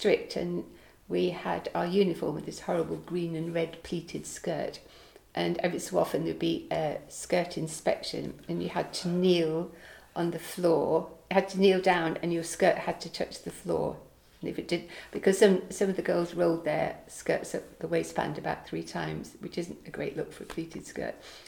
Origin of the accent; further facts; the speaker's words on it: England, United Kingdom; I considered myself to be Irish as well as English, given I was born in England, lived all of my life in, well, not all of my life in England, but I've never lived permanently in Ireland.